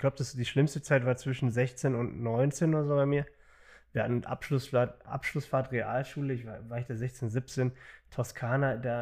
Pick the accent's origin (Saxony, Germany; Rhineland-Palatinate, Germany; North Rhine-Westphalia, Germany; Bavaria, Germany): North Rhine-Westphalia, Germany; Herdecke; eine Spezialnummer nach Herdecke in meiner Heimat gewählt, bei Dortmund.